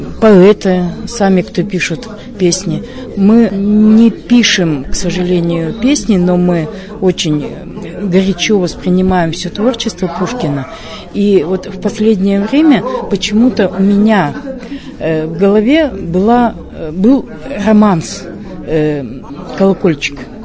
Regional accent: Kedrovka, Russia; Мы из Кедровки, Березовской.

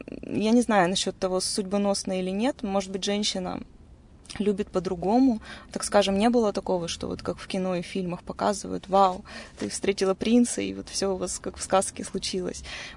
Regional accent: Yekaterinburg, Sverdlovsk Oblast, Russia; Я родилась в Екатеринбурге. Жила здесь с рождения.

